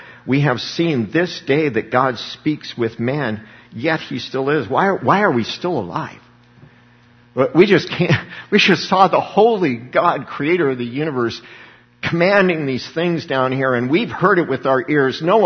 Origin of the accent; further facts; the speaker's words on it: Littleton, Colorado, United States; because I grew up in Littleton.